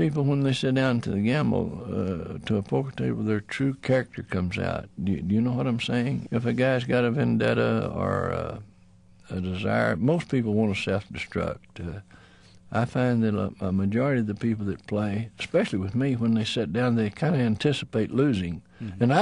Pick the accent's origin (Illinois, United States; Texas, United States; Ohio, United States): Texas, United States; Amarillo; Well, I'm from Amarillo, and I was a poster child for a famine when I was just a kid.